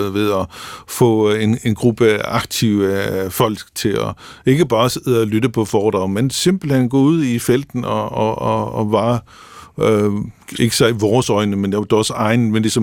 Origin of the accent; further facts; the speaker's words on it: Capital Region, Denmark; accent: Bornholmish; at vi kan snakke bornholmsk, fordi det er jo, jeg er jo bornholmer